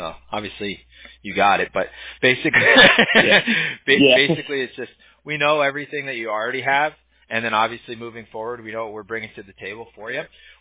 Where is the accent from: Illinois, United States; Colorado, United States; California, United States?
California, United States; Huntington Beach; I think it's just because I grew up in Huntington Beach, though. So I kind of grew up going to the beach on a regular basis, wearing board shorts.